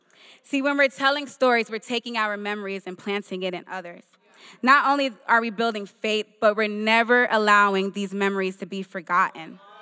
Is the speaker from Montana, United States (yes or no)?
no; Miami, Florida, United States; I grew up here in Miami in a two-bedroom apartment.